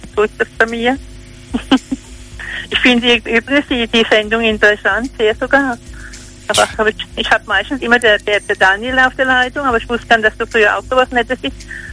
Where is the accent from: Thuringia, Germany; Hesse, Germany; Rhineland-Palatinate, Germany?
Rhineland-Palatinate, Germany; Pirmasens; Hallo, ich komme aus Pirmasens in der Pfalz.